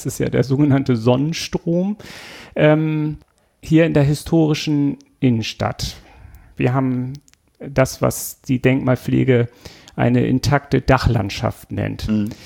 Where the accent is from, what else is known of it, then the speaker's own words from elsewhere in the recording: Schleswig-Holstein, Germany; born there; Ich komme aus Schleswig-Holstein gebürtig